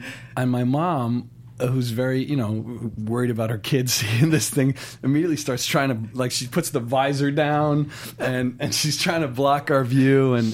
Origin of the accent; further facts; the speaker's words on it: Shoreham, New York, United States; It's 1969 or 1970, and my town was called Shoreham. The next town over was Rocky Point